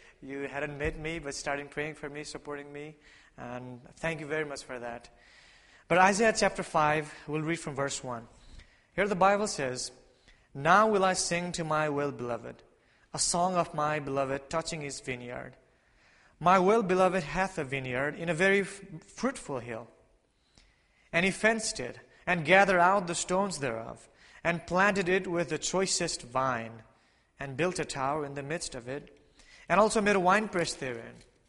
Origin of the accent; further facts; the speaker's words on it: Kathmandu, Bagmati, Nepal; first language Nepali; English is a second language; I grew up, I was born and raised in Nepal, Kathmandu, Nepal. Nepal is in between China up in the north and India to the south. So two big countries and Nepal right in there. And I grew up speaking Nepali. I learned English at school.